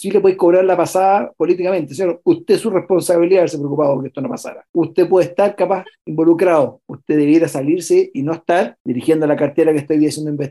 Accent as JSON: {"language": "Spanish", "country": "Chile", "said": "como chilenos"}